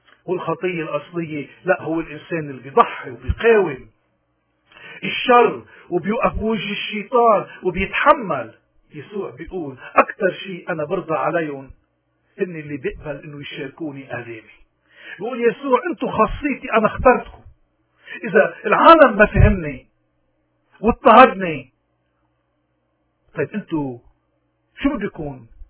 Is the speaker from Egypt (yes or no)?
no; Lebanon; ونحن كلبنانيين اليوم لأي مذهب انتمينا، نحن اليوم عندنا طريقين وخيارين